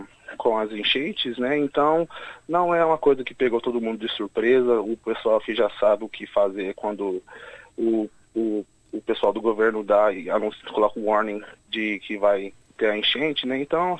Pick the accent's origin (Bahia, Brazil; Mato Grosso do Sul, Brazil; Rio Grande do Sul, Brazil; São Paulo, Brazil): Mato Grosso do Sul, Brazil; Três Lagoas; moved away; Eu sou de Mato Grosso do Sul, Três Lagoas.